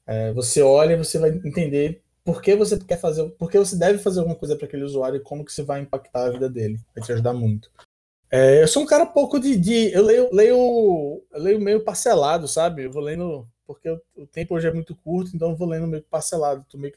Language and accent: Portuguese; Recife, Pernambuco, Brazil; now in Rio de Janeiro, Brazil; Eu sou de Recife, moro no Rio. Cara, no Rio, você ouve o nosso sotaque em todos os corredores, assim.